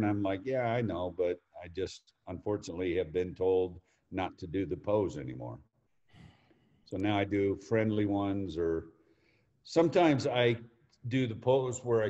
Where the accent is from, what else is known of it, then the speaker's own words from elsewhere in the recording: Marshall Islands; moved away as an adult; now in Los Angeles, United States; So that, you know, I grew up in the Marshall Islands.